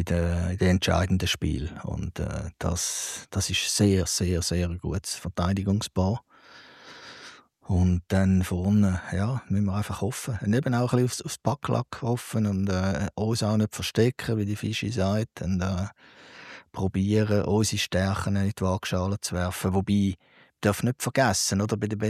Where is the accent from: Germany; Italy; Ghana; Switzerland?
Switzerland; dort müssen wir als Schweizer halt hoffen, dass die gegen uns keinen guten Tag einziehen.